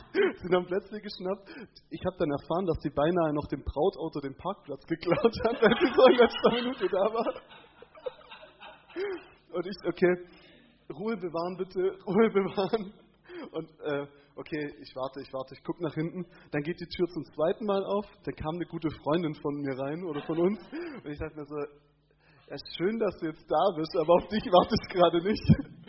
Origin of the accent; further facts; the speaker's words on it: Katzensteig, Baden-Württemberg, Germany; bin ich in der Gemeinde hier aufgewachsen, komme ursprünglich aus Katzensteig … Ich habe einen langen Lebensweg mittlerweile hinter mir, bin 26